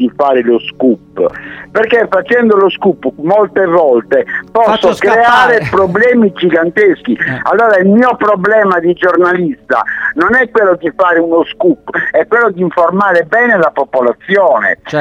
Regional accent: Perdasdefogu, Sardinia, Italy; now in Cagliari, Italy; Io sono adesso a Perdas de Vogue perché è il mio paese, ci vengo stravolentieri, paese più bello del mondo

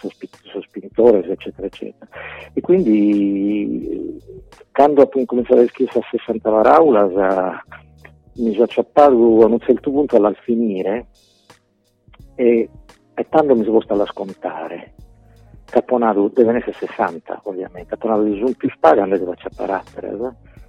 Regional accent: Sardinia, Italy; Effettivamente essendo io sardo

